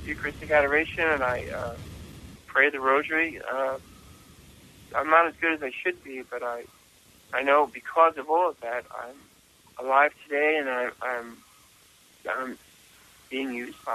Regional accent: Rockville Centre, New York, United States; since I'm a little boy growing up in Rockwell Center, she had a prayer rosary group in our home.

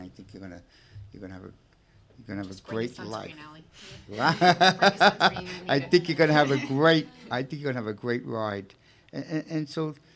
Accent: Brooklyn, New York, United States; accent: Brooklyn; I know I can't replace you, but, you know, forgive my Brooklyn accent, okay?

